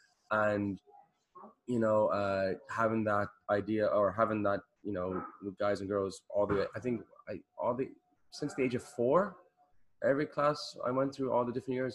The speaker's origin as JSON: {"language": "English", "town": "Dublin", "region": "Leinster", "country": "Ireland", "tie": "born or raised there", "said": "Neither of my parents are from Dublin, actually, but I grew up in South Dublin"}